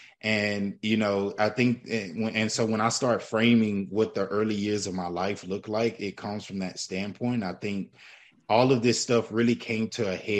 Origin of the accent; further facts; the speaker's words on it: Houston, Texas, United States; And so a little bit about me, born and raised in Houston, Texas.